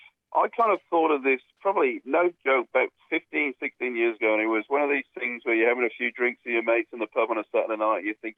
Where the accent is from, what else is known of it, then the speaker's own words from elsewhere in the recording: Wales, United Kingdom; now in Brisbane, Australia; I'm from Wales. Born and bred.